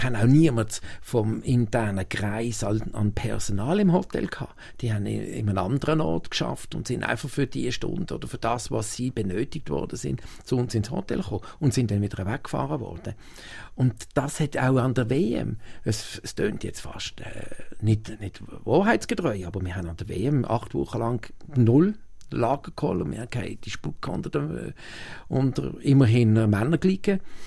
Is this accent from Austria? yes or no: no; Switzerland; als Schweizer